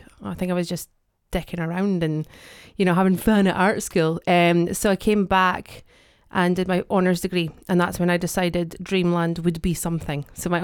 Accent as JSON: {"language": "English", "town": "Dundee", "region": "Scotland", "country": "United Kingdom", "tie": "born or raised there", "said": "Well, I was born and bred in Dundee, in Lochee, and then moved over to the West End, baby, with my mum and dad and my brother."}